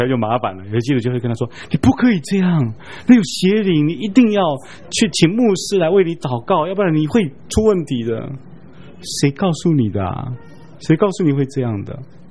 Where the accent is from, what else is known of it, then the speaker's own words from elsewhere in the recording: Taiwan; 像我们台湾人的神明，拜的神明几乎全部都是人